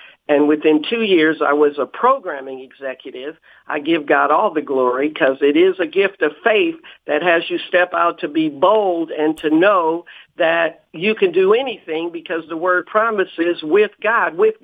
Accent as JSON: {"language": "English", "town": "Detroit", "region": "Michigan", "country": "United States", "tie": "born or raised there", "said": "I grew up in Motown, so I was around people who sang before kings and queens and were on television and radio all the time."}